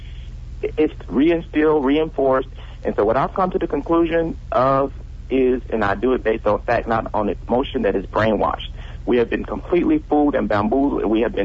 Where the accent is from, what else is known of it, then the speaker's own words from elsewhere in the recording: Alabama, United States; Remember, I told you I grew up in Alabama, which was a very poor neighborhood that I grew up in.